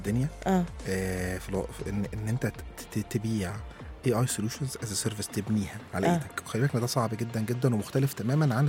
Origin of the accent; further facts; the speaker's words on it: Egypt; لا احنا مصريين جامدين في الحتة